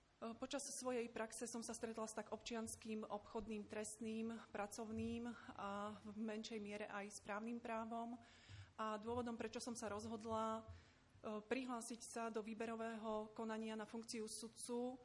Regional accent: Košice, Košice Region, Slovakia; pochádzam z Košíc

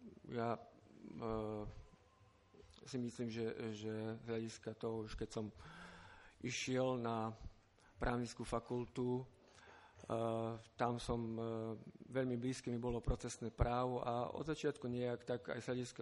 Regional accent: Poprad, Prešov Region, Slovakia; pochádzam z Popradu

